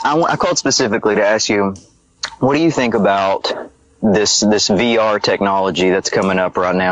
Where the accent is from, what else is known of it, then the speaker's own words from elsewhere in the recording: Kentucky, United States; Yeah, you know, it's a long shot, but anyways … I'm from Kentucky. We talked once last week.